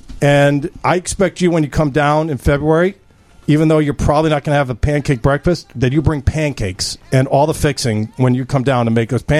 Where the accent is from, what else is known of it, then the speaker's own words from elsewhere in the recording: Chicago, Illinois, United States; We're all from Chicago, and we got to take care of our own in Chicago.